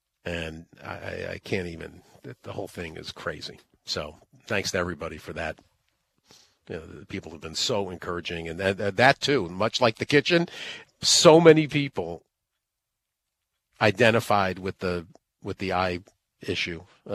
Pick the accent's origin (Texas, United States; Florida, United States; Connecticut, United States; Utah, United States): Connecticut, United States; I grew up in Connecticut, and that, 20 years here.